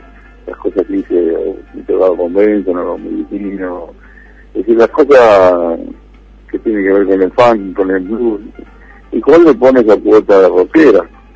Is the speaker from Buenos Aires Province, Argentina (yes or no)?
yes; Villa Diamante, Buenos Aires Province, Argentina; also born or lived in Monte Grande; nací en Monte Grande, me crié en Villa Diamante, hasta los 10 años, después por las inundaciones nos volvimos a Monte Grande.